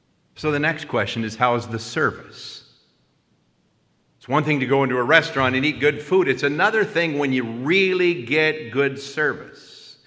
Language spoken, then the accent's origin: English; Ireland; I am Irish.